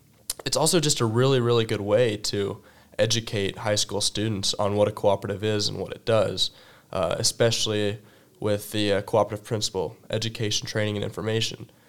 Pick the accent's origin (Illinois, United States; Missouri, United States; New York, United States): Missouri, United States; Harrisonville; I hail from Harrisonville, where I graduated from high school.